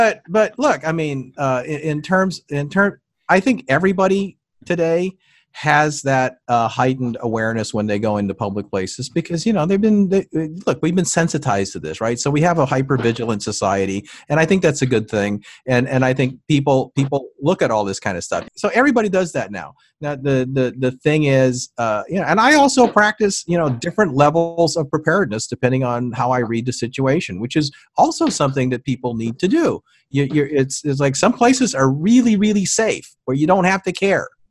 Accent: Philippines; born there; I was born in the Philippines.

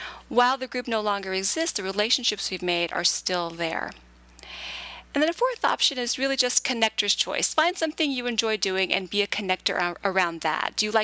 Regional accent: California, United States; moved away; even though I grew up in California, one thing I've come to love about being on the East Coast for almost 20 years is watching the trees start to bloom.

